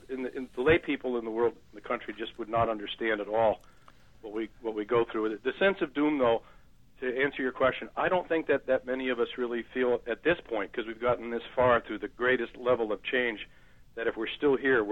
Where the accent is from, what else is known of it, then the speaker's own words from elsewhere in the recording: Orleans, Massachusetts, United States; now in Vermont, United States; But I am from Orleans, Cape Cod, and I fish out of the port of Chatham.